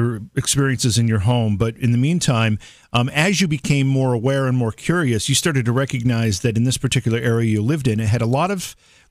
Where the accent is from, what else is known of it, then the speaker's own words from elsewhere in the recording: Cooperstown, New York, United States; when I say I'm from Cooperstown, New York, and I put the word New York into that, everybody thinks I live in a place that looks like Manhattan, which I don't.